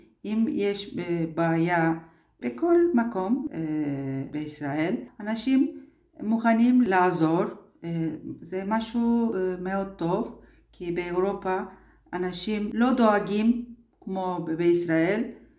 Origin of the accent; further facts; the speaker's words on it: Turkey; Hebrew is a second language; now in Israel; אני מטורקיה, עליתי לפני שנה.